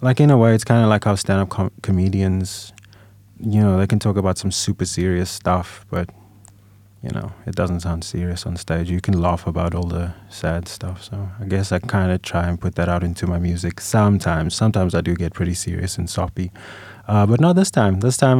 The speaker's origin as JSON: {"language": "English", "country": "South Africa", "tie": "born or raised there", "said": "growing up in South Africa, it sucked only being able to speak English because everybody speaks like English and another language"}